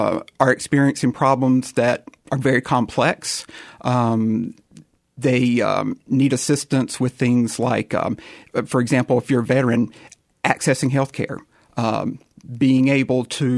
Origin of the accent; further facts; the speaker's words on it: Hog Hill, North Carolina, United States; I'm from a rural area. I grew up on Hog Hill, close to Cat Square, North Carolina. That's beside a plateau.